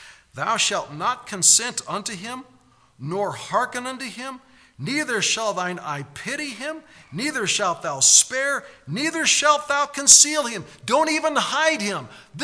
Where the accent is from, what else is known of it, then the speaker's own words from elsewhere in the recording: Monroe, Nebraska, United States; also born or lived in Omaha; Then we moved from Omaha out to a farm near Monroe, Nebraska. I think I was probably 10 or 11 when I last talked to her.